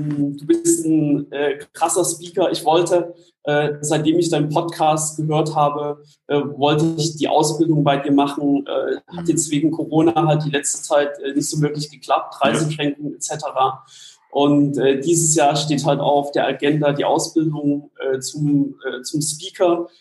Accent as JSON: {"language": "German", "town": "Annaberg", "region": "Saxony", "country": "Germany", "tie": "born there", "said": "Ich komme aus dem Osten, bin in Ostdeutschland geboren, in Annaberg, im schönen Erzgebirge."}